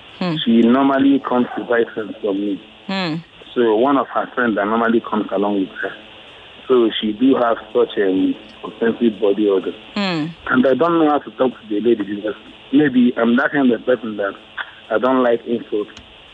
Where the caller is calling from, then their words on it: Ajegunle, Lagos, Nigeria; from Ajegulu.